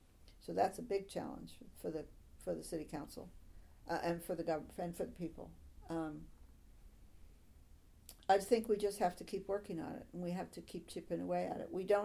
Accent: New Jersey, United States; now in Mill Valley, United States; I could say I'm from New Jersey.

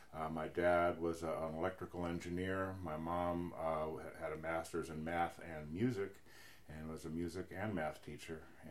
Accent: Wilmette, Illinois, United States; also born or lived in Chicago; And then we, let's see, in 1949, my dad built a house in Wilmette, Illinois, which is

